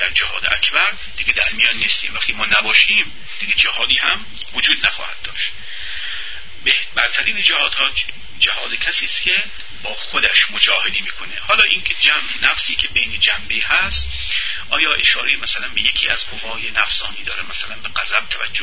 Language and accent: Persian; Iran; به اعتبار اینکه ما ایرانی هستیم